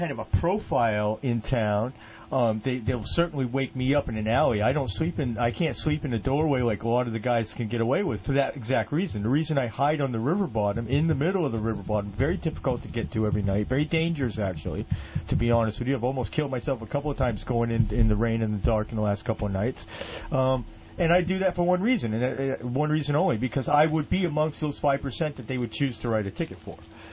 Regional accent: Maine, United States; I'm an American, and I'm from a different part of the country where we respect things like that.

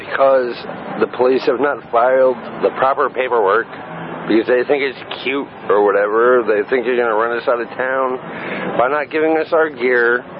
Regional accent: Virginia, United States; I lost my wallet. I'm from Virginia.

